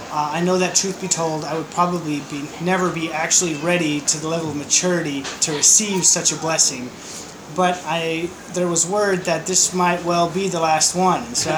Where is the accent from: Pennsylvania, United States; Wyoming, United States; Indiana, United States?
Wyoming, United States; Laramie; And so I grew up in Wyoming, Laramie, Wyoming.